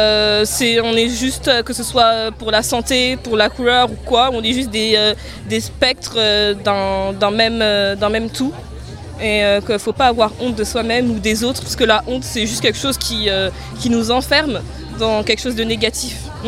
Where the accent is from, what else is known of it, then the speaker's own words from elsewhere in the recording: Moulins, Auvergne-Rhône-Alpes, France; Oui, oui, on est de Moulins, oui.